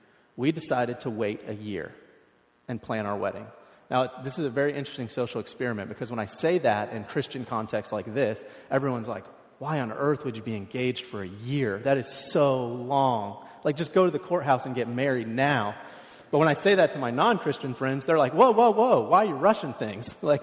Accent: Florida, United States; now in Oregon, United States; I grew up in Florida, and so I badmouth Oregon's weather all the time.

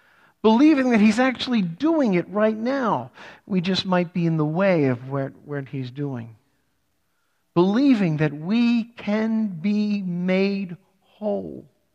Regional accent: United States; I'm an American. I don't have to give up my self-will.

